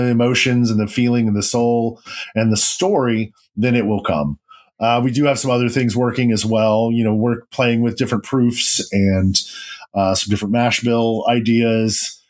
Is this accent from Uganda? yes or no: no; Tennessee, United States; also born or lived in Kentucky; I've known a lot of those guys growing up in Tennessee and living in Kentucky for a while.